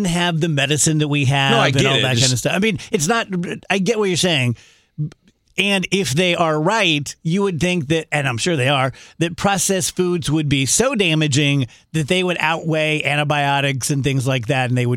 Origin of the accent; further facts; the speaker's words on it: Texas, United States; Well, I'm from South Texas.